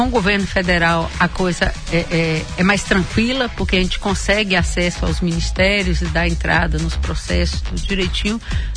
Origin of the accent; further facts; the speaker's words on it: Vitória da Conquista, Bahia, Brazil; E agradecer ao povo da minha terra, o povo de Vitória da Conquista